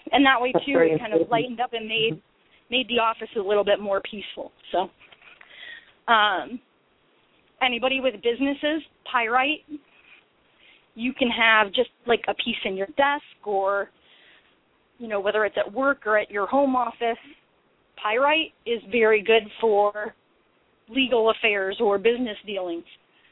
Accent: Midwest, United States; to me, growing up in the Midwest, it was all about family, it was all about neighbors.

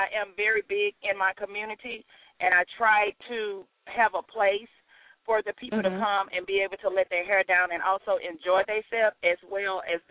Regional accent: Houston, Texas, United States; Well, I'm originally from Houston. I'm a Houstonian

